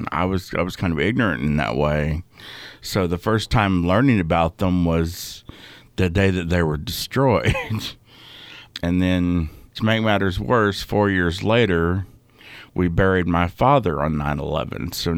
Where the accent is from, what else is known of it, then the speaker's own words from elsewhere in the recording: Blanchard, Louisiana, United States; I'm from Blanchard, Louisiana, and this is my remembrance of 9/11.